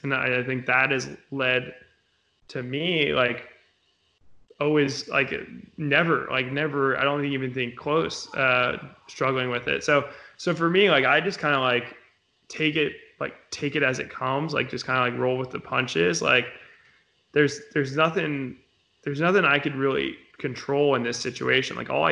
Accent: Florida, United States; also born or lived in Chicago, Illinois; So I'm the youngest of three. So I just kind of followed around my brother and sister. So we moved from Chicago to Florida. And it was just really hot in the summer.

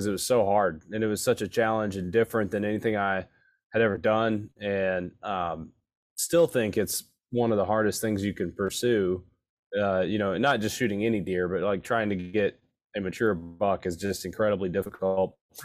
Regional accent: Kentucky, United States; I'm 35, but I grew up in Eastern Kentucky.

